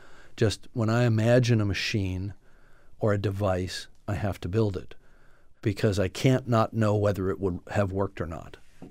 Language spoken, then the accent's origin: English; Canada; now in United States; I'm a Canadian citizen, but I've lived in the U.S. for 37 years.